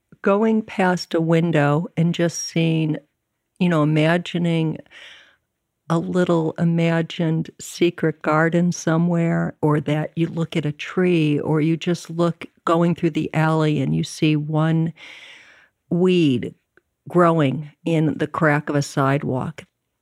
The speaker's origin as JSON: {"language": "English", "town": "Chicago", "region": "Illinois", "country": "United States", "tie": "born or raised there", "also_born_or_lived": "Evanston", "said": "I went to school in San Francisco. I grew up in Chicago and in Evanston."}